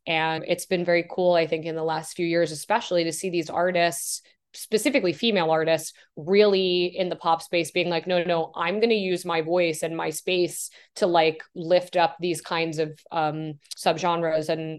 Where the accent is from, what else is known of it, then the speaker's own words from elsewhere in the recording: New York, United States; I'm from New York. My family lives in New York. I was going back and forth between New York and London a lot.